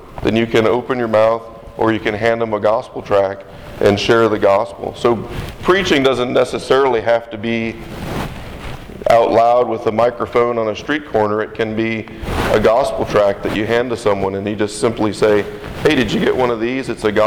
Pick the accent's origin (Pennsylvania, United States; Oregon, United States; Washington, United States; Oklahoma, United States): Oklahoma, United States; now in Dallas, United States; Now I'm actually from Oklahoma, and living in Dallas is actually close by, so it's kind of funny there because everybody knows that I'm from Oklahoma